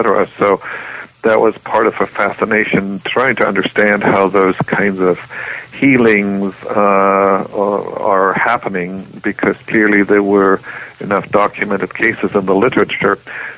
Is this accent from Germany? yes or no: yes; Germany; I grew up in Germany, yes.